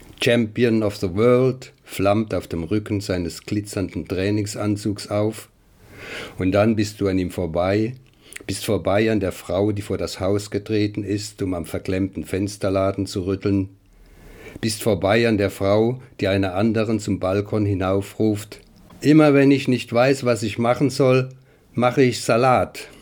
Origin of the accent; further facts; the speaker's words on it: Mannheim, Baden-Württemberg, Germany; also born or lived in Strasbourg, France; geboren 1944 in Straßburg. Meine Mutter wurde damals aus Mannheim evakuiert, wegen der Fliegerangriffe durch die Alliierten. Aufgewachsen bin ich dann doch in Mannheim.